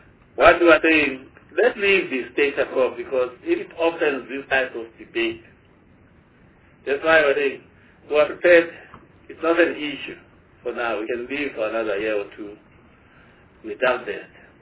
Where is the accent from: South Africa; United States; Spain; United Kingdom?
South Africa; as a South African who knows the limitation of resources, we couldn't keep quiet